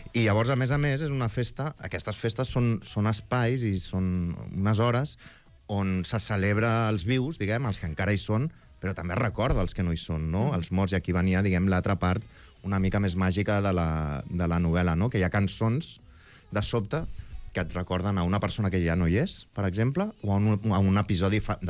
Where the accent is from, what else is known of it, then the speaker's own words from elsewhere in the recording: Barcelona, Catalonia, Spain; jo ja he nascut a Barcelona, soc català, però diguem, cada cop que teníem uns dies de vacances, etc., anàvem allà i encara ara ho faig jo amb la meva família.